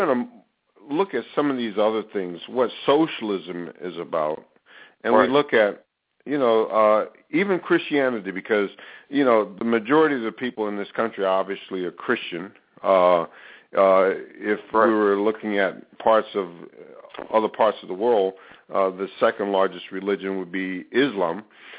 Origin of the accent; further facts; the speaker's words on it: Virginia, United States; I'm from Virginia. I'm from the South, so you can understand my other relatives in North Carolina.